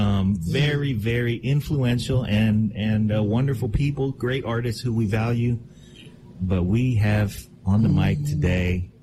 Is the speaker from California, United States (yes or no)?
yes; Vallejo, California, United States; I have to ask because I'm from Vallejo.